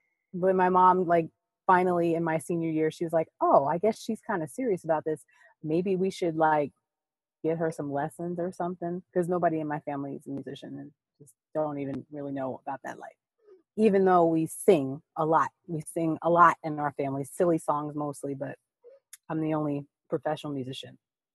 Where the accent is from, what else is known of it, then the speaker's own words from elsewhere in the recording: Long Island, New York, United States; I grew up on Long Island.